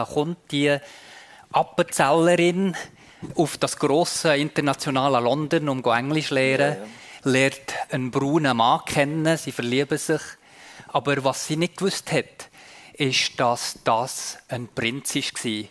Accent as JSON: {"language": "German", "region": "Sabah", "country": "Malaysia", "said": "Und es zeigt auch sehr authentische Bilder von Saba, von dem Land, wo ich herkomme."}